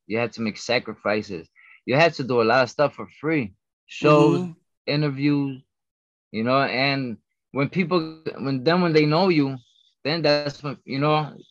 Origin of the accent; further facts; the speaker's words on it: Trenton, New Jersey, United States; also born or lived in Chicago; now in Puerto Rico; I was born in Chicago. I was raised in Trenton, New Jersey, and I live in Puerto Rico.